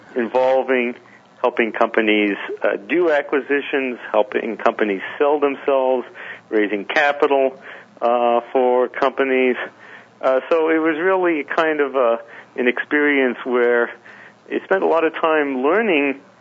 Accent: Montreal, Quebec, Canada; moved away as an adult; now in New York, United States; when I moved from Montreal, which is my hometown, to New York

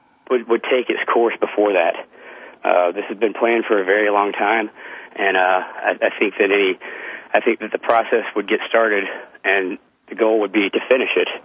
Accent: Georgia, United States; I've got an in with my senator from my home state of Georgia

